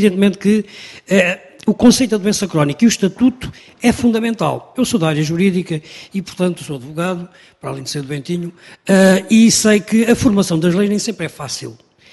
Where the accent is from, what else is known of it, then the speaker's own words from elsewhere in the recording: Alentejo, Portugal; Eu sou do Alentejo